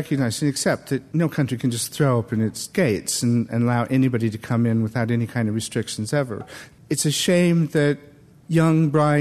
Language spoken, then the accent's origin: English; Iowa, United States; I think a lot of it is to do with growing up in Iowa, particularly in the 50s.